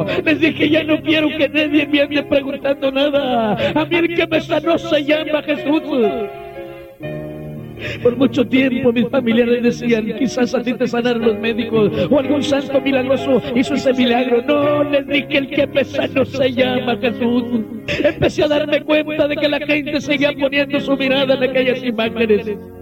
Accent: Valle Hermoso, Tamaulipas, Mexico; also born or lived in San Luis Potosí; mi padre decidió movernos del estado de San Luis al norte de la República Mexicana, al estado de Tamaulipas. Llegamos a la ciudad de Vallehermoso, Tamaulipas.

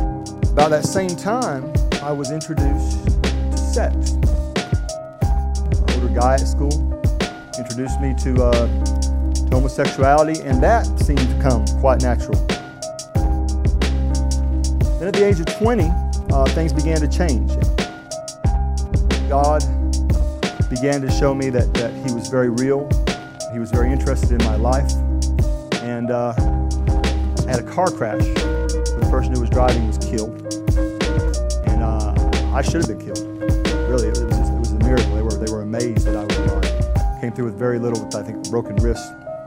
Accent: North Carolina, United States; I'm born and raised in Mitchell County, North Carolina.

